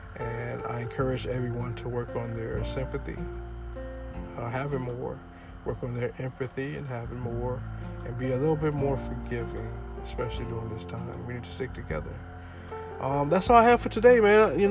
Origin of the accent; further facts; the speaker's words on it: Ohio, United States; In my hometown of Ohio, they are doing a shutdown from now until April 6th.